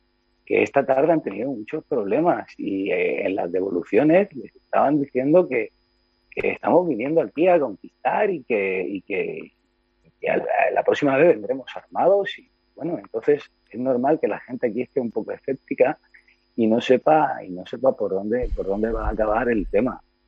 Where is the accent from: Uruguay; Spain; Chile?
Spain; Ceuta; somos las personas de Ceuta, todos, no solo musulmanes, cristianos y las cuatro culturas.